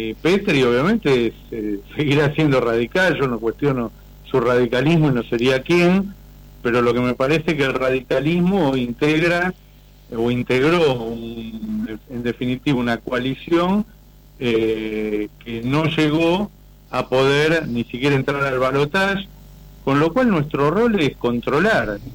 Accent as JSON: {"language": "Spanish", "country": "Argentina", "said": "Nosotros como argentinos vamos a querer que esto salga lo mejor posible"}